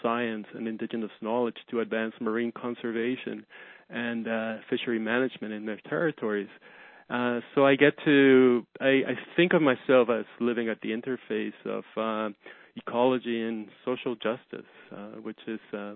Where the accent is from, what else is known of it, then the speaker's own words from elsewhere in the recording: Mexico City, Mexico; moved away as an adult; now in Canada; I was born in Mexico City. And then we immigrated to Canada. I had finished high school in Mexico City